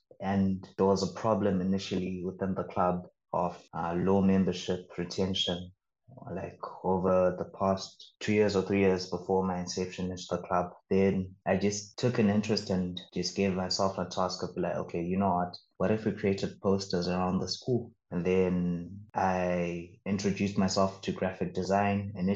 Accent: Zimbabwe; born there; But I'm grateful that I was born in Zimbabwe. And I think it has molded me to become the person I am

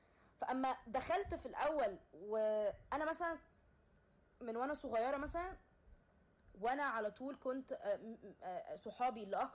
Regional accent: Egypt; اول ما عرفت ان انا مصريه

